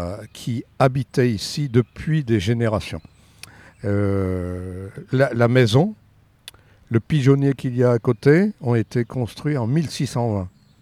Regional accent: Brittany, France; je vous ai dit que je venais de Bretagne. Je suis fils d'agriculteur et chez nous, on avait beaucoup d'arbres à la ferme.

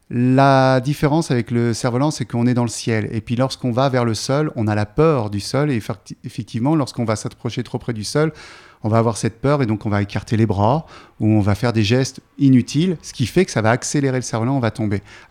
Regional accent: Normandy, France; un grand festival de cerf-volant qui a lieu par chez nous en Normandie

